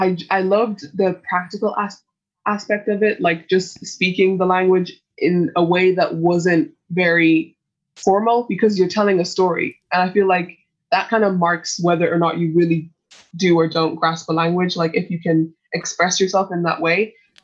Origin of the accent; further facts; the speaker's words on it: Dublin, Leinster, Ireland; I come from a Nigerian-Irish background, so my parents are Nigerian, and I was born and raised in Dublin.